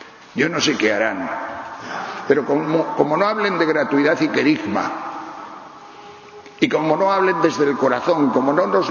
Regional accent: Tejerina, Castile and León, Spain; don Rufo, el cura de Tejerina, la provincia de León, mi pueblo

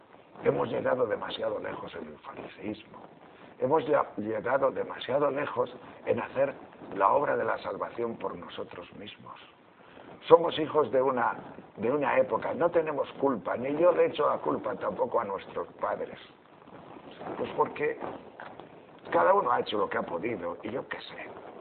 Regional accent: León, Castile and León, Spain; Yo cuando era pequeño, allá por el año 43 o 44 en mi pueblo de León, que hacía muchísimo frío y mucha nieve

